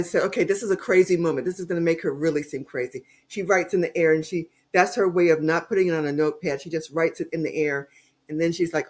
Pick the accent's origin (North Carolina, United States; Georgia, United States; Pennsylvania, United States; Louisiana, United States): North Carolina, United States; also born or lived in California; I'm from North Carolina and was born there, but lived in California, Northern California, most of my life, pretty much all of my life, right?